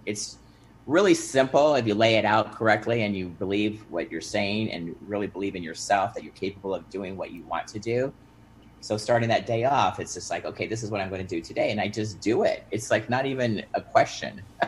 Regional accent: Huntington Beach, California, United States; my big event coming up in Huntington Beach, California, my hometown where I went to high school.

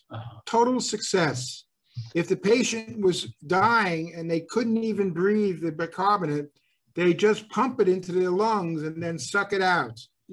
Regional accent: Massapequa, New York, United States; also born or lived in Brooklyn / Queens; I grew up born in Brooklyn, raised in Massapequa, Long Island.

